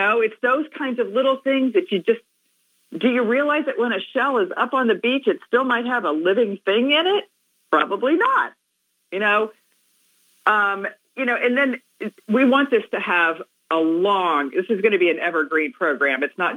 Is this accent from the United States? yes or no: yes; Ohio, United States; now in Outer Banks, United States; And so I am originally from Ohio, as are most people, right?